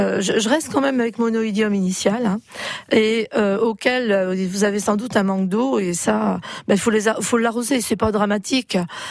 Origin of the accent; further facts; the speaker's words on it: Centre-Val de Loire, France; dans nos jardins, chez nous, en Touraine, on en a partout.